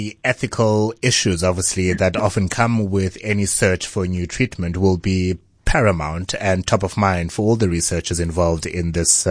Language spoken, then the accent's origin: English; South Africa; I am pleased as a South African